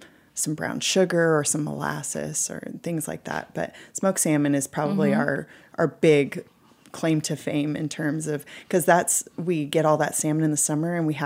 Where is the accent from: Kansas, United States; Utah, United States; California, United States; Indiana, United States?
California, United States; also born or lived in Hawaii; Yeah, and I was born in Hawaii and I grew up in California, so I bring some of those sensibilities to the Alaska ingredients.